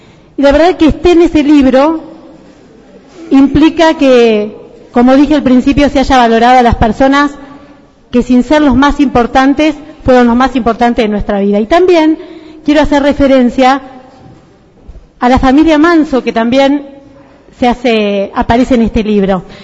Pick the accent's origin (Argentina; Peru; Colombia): Argentina; Vela, Buenos Aires Province; que es un libro que se refiere a mi pueblo, a Vela.